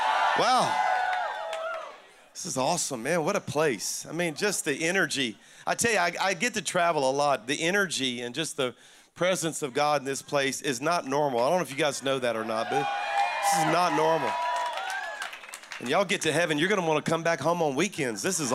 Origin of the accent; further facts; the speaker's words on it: Louisiana, United States; But I'm a Cajun from South Louisiana, and I tell you that to lower your expectations, all right?